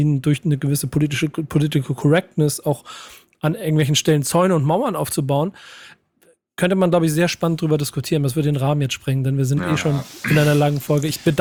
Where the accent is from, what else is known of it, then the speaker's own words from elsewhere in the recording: Hamburg, Germany; Und da muss man als Hamburger einfach immer sagen